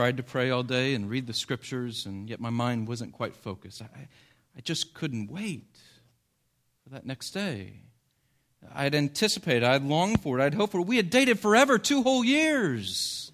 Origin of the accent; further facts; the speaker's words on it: Springfield, Illinois, United States; I grew up in Springfield, Illinois, the land of Lincoln, his hometown.